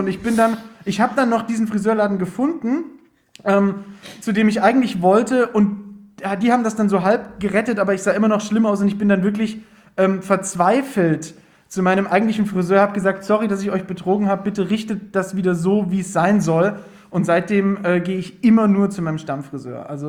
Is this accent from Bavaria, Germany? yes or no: yes; Bavaria, Germany; bei uns im Nachbarort, ich komme aus dem Landkreis München